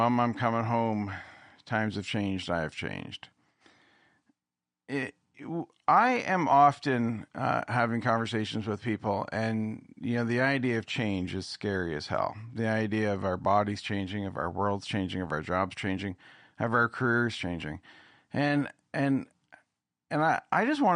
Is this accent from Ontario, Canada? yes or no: yes; Stratford, Ontario, Canada; here in my hometown of Stratford